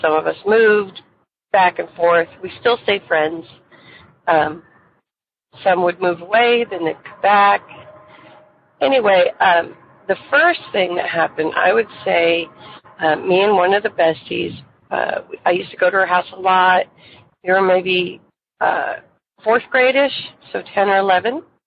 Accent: Indiana, United States; from Indiana.

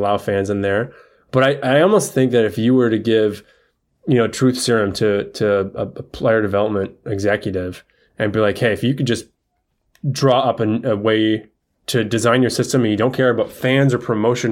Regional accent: Lansing, Michigan, United States; I grew up in Lansing.

